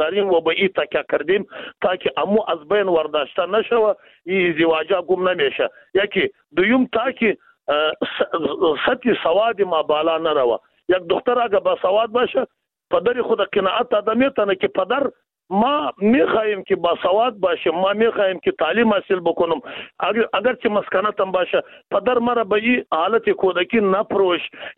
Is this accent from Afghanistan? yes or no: yes; Afghanistan; ما شما از افغانستان هستیم